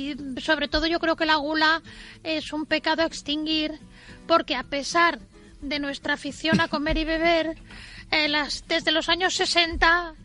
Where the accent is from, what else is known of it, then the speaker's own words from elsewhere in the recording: Catalonia, Spain; Y además lo estoy derribando yo, que soy catalana.